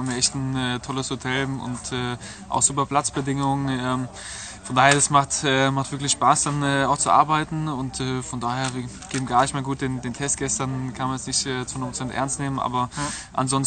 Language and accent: German; Hesse, Germany; aber Darmstadt ist einem immer Begriff, ich komme ja aus der Gegend